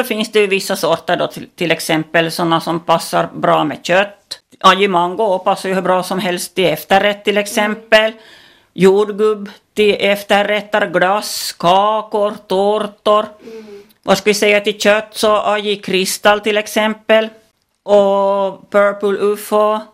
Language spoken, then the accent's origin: Swedish; Närpes, Ostrobothnia, Finland; born there; now in Pensala, Finland; Jag är född i Närpes men flyttade hit till Pensala då för 11-12 år sedan och jag är trädgårdsmästare och har odlat hela mitt liv.